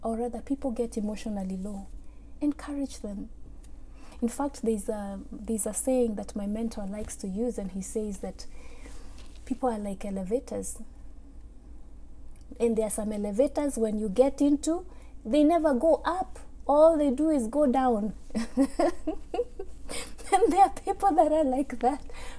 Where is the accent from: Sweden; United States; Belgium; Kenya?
Kenya; But the last 1 week has been the most difficult for all of us as a Kenyan community.